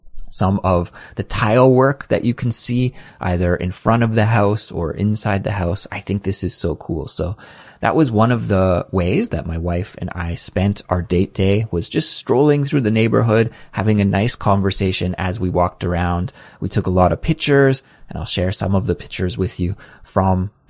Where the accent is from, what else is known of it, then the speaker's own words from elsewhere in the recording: Kelowna, British Columbia, Canada; in Western Canada, in Kelowna, my hometown.